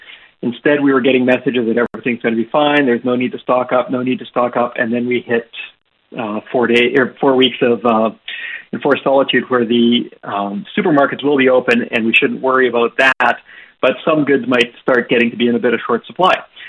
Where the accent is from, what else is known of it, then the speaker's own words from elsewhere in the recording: Canada; That's not really something that we grew up with in Canada, so I've not really acquired a taste for it.